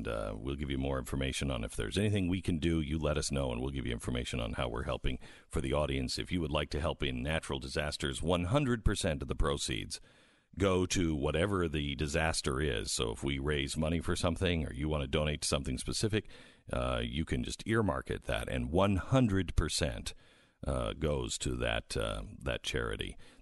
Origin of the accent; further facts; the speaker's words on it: Seattle, Washington, United States; I mean, that's what I grew up in Seattle.